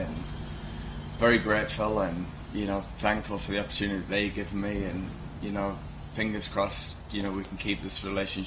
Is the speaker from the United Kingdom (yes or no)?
yes; England, United Kingdom; growing up in England, I was still are a big soccer fan.